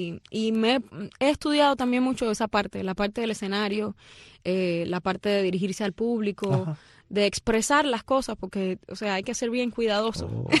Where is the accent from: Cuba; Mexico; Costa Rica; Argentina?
Cuba; born or raised there